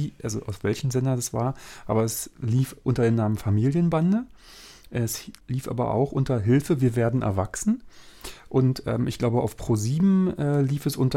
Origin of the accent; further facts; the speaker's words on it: East Germany, Germany; ich komme ja aus dem Osten.